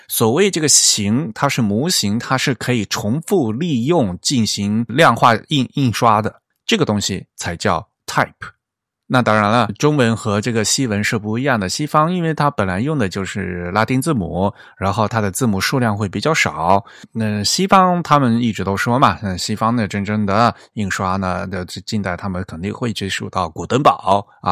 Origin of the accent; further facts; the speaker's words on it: Fujian, China; 大家可能也知道哈，我是福建人，像我福建老家